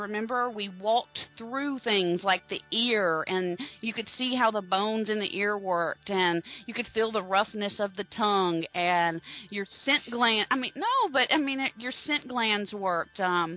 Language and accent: English; Atlanta, Georgia, United States; So, I grew up here in Atlanta, and we have the High Museum of Art